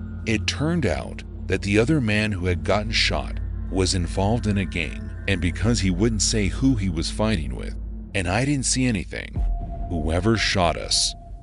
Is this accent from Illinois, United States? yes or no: yes; Chicago, Illinois, United States; Growing up in Chicago, you always hear about shootings, but you never expect to become the victim of one